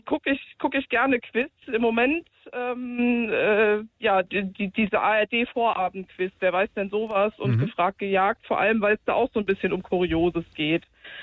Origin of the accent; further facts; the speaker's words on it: Rhineland-Palatinate, Germany; Also die Hälfte meiner Familie kommt aus dem Siegerland und ich bin da ganz in der Gegend aufgewachsen im Westerwald.